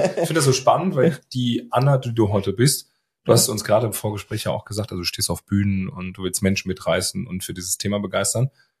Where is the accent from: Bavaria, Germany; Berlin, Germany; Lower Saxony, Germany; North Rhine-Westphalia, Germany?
North Rhine-Westphalia, Germany; Münster; Natürlich für uns als Münsteraner, als Fahrradstadt natürlich wunderbar.